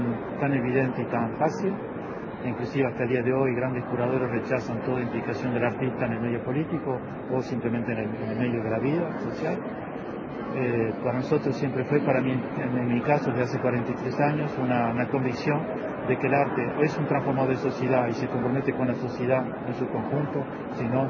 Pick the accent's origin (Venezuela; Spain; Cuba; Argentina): Argentina; now in Paris, France; poder volver a Argentina y poder hacer algo en mi país. Después de tantos años, hace 35 años que vivo en París. Y bueno, como argentino es una alegría.